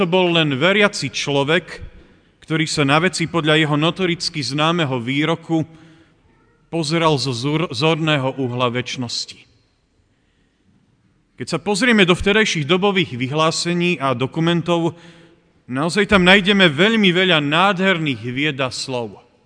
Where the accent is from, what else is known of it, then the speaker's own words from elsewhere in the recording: southern Slovakia, Slovakia; pochádzam z južnej časti Slovenska, nie som žiaden iredentista